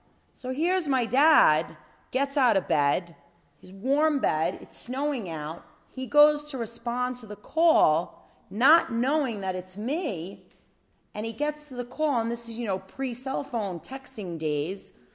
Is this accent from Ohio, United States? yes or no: no; New York, United States; And my father, I grew up on Long Island, and my father's a volunteer firefighter.